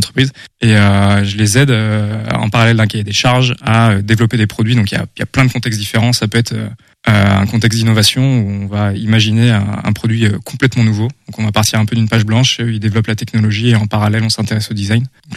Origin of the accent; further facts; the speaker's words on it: Nantes, Pays de la Loire, France; Je viens de Nantes, à la base.